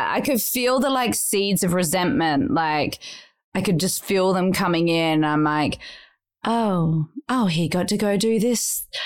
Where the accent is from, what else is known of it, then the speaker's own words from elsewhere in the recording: Australia; since we're Australian